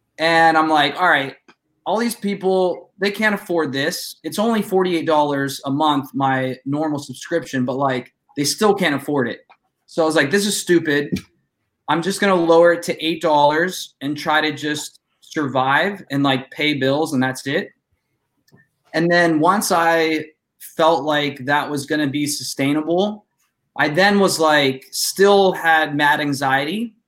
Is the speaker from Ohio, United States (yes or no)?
yes; Youngstown, Ohio, United States; Right. I'm from Youngstown, remember?